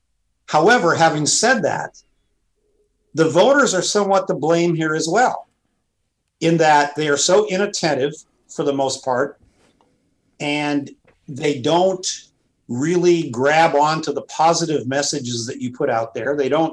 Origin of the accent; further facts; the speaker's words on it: Montana, United States; I ran my brother's campaign for the state legislature in Montana in my home state.